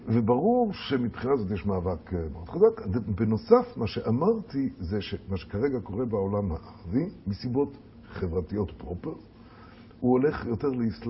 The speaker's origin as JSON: {"language": "Hebrew", "country": "Switzerland", "said": "אני במקרה בא ממקום שקוראים לו שוויץ, ששם זה הצליח."}